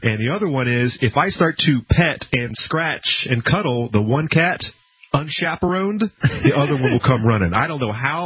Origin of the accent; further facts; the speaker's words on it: Florida, United States; I wonder if we're going to get any of these things, because growing up in Florida, it was a regular mainstay.